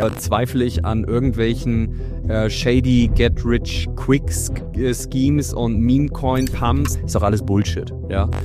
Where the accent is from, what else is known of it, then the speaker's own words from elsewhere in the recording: Hesse, Germany; now in Hamburg, Germany; Also ich komme ja ursprünglich aus Hessen, bin dann der Liebe wegen nach Hamburg.